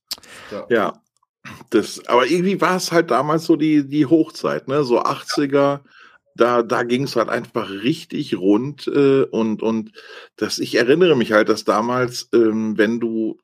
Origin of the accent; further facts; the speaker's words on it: West Germany, Germany; ich bin ja im Westen aufgewachsen